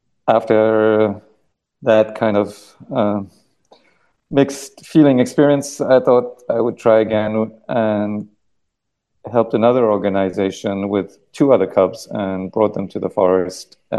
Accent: Kuala Lumpur, Malaysia; also born or lived in Singapore / United States; now in France; I grew up in Kuala Lumpur in Singapore back in the 70s and early 80s. Then I went to the States for 3 years, did a bachelor in humanities, came back to France

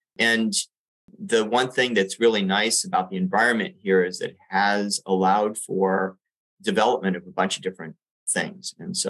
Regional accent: Puerto Rico; moved away; I grew up in Puerto Rico.

